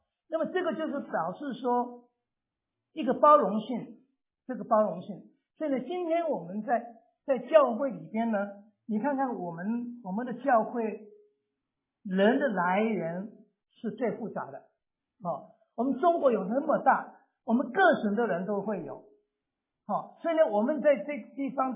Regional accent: Taiwan; 像说我们从台湾来的已经是看不见很多了。

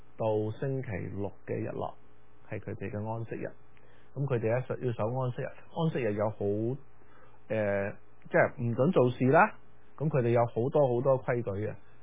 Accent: China; 咁啊我哋中国人最同佢最唔啱嘅佢哋唔食豬肉嘅。

